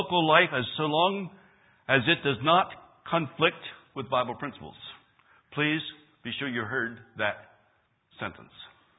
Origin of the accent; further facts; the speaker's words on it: United States; many people not in America do not think that I'm an American. I speak Spanish too well to be an American. But they know my accent is not Costa Rican.